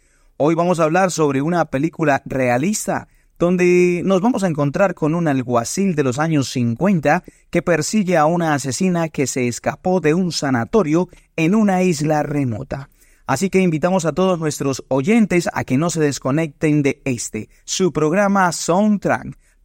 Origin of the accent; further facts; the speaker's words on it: Colombia; como buenos colombianos